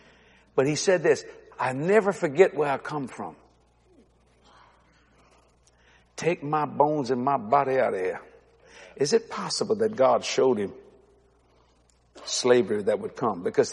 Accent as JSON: {"language": "English", "country": "United States", "said": "I'm an American. I believe in fast food."}